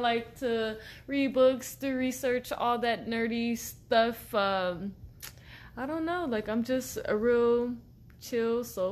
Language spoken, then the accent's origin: English; Chicago, Illinois, United States; I am from Chicago. Shottown, stand up.